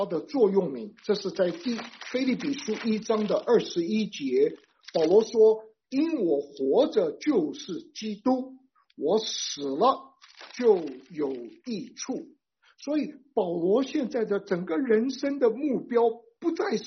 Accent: Taiwan; 我是从台湾来的，我是从小就在基督教的环境长大的。

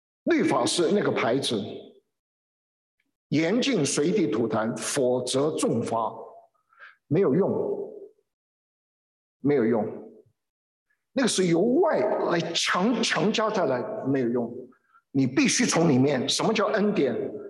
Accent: Shandong, China; 我是山东人，师母是广东人

